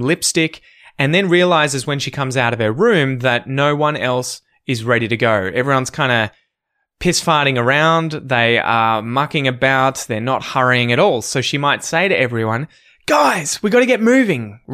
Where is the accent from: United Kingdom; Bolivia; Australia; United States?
Australia; We also use this, strangely enough, this term, a dag, as Aussie slang, and it is an entertainingly eccentric person or character, right?